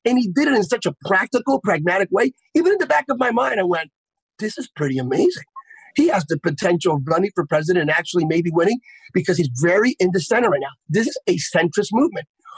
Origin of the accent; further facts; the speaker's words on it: Pennsylvania, United States; my family actually hosted a protest right after George Floyd's murder in my home state of Pennsylvania.